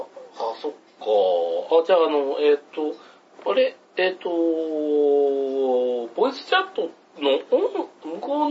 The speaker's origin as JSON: {"language": "Japanese", "region": "Kansai", "country": "Japan", "said": "うち地元関西だったりするんですけど、"}